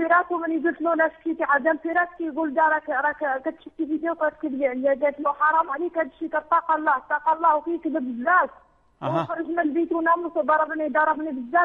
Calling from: France

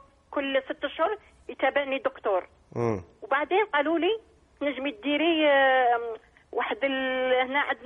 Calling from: France; أنا أتكلم معك من فرنسا.

